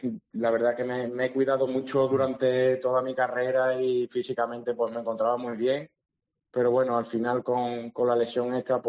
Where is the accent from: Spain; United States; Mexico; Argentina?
Spain; Torremejía, Extremadura; Sí, estoy aquí en mi pueblo porque tengo el nivel 2 de entrenador. Me dieron la opción de poder escoger al pueblo y la verdad que a mí me gustaría seguir ligado al fútbol y qué mejor opción que entrenar aquí en mi pueblo, ¿no?